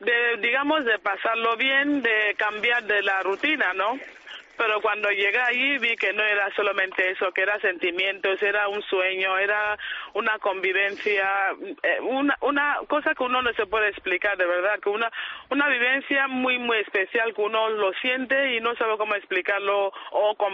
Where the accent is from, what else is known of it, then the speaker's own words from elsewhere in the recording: South, Nigeria; Spanish is a second language; moved away; yo soy del sur de Nigeria, la religión es muy presente en nuestras vidas.